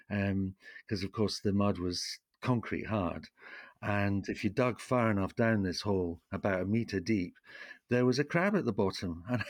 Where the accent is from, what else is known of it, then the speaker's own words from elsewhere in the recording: St Andrews, Scotland, United Kingdom; I grew up in St. Andrews in Scotland, right on the seashore there.